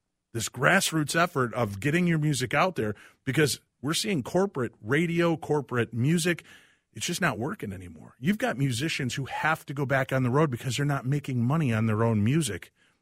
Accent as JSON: {"language": "English", "town": "Chicago", "region": "Illinois", "country": "United States", "tie": "born or raised there", "said": "And I grew up in the Chicagoland area."}